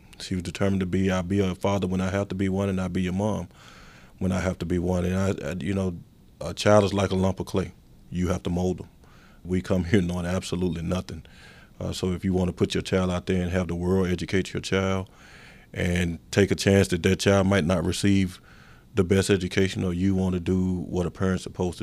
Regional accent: Memphis, Tennessee, United States; especially an African-American male in the inner city, I come from North Memphis

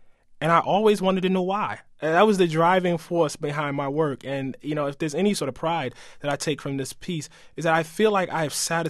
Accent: Baltimore, Maryland, United States; You know, I'm a you know, black man. I was born in West Baltimore, lived in a situation in which violence was everywhere.

